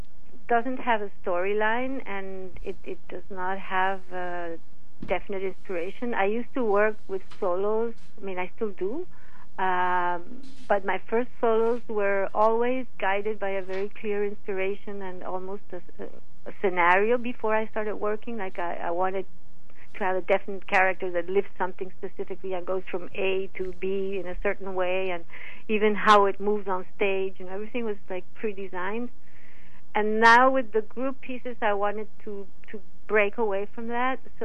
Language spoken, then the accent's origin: English; Colombia; Because I come from South America. I come from Colombia.